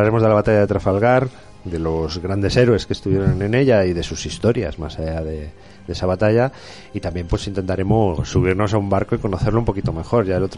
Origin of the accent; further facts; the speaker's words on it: Spain; Se junta que somos españoles